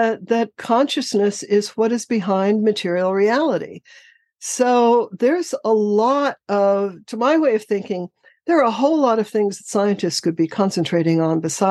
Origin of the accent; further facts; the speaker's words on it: Manhattan, New York, United States; We lived in a high rise in Manhattan when I was a kid.